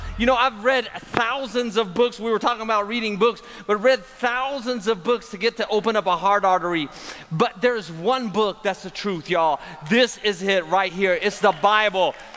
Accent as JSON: {"language": "English", "region": "Jerusalem", "country": "Palestine", "tie": "born or raised there", "lives_now": "Chattanooga, United States", "said": "I was born there on the Mount of Olives. I grew up on the Via Dolorosa. Ain't that a trip? That's a trip, y'all. I didn't know it was a trip until I moved to Chattanooga, Tennessee."}